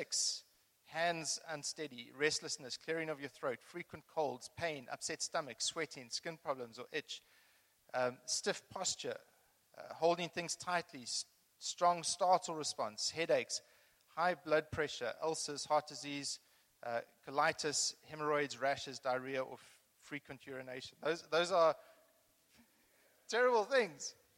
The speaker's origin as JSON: {"language": "English", "country": "Zimbabwe", "said": "I spent a long time in Zimbabwe. I'm actually from Zimbabwe, so a lot of it, Zimbabwe feels like home."}